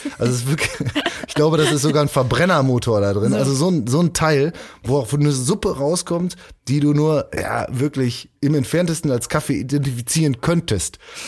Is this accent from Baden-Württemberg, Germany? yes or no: no; North Rhine-Westphalia, Germany; wenn es bei uns im Ruhrgebiet gibt es Kleingärten